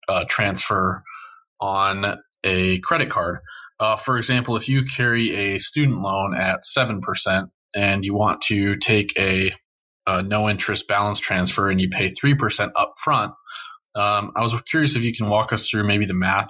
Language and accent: English; Denver, Colorado, United States; I'm from Denver, Colorado.